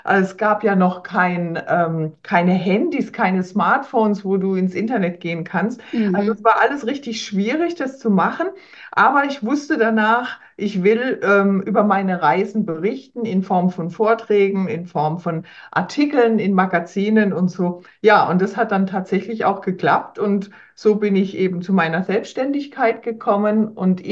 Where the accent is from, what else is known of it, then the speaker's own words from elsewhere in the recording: Heidelberg, Baden-Württemberg, Germany; born there; ich bin in Heidelberg geboren, lebe in der Nähe von Heidelberg, also im Badischen. Ich bin über 50 mittlerweile.